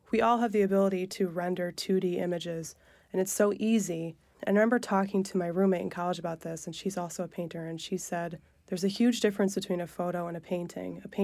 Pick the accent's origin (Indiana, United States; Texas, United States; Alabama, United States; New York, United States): New York, United States; Elmira; I come from Elmira. It's a very economically depressed area.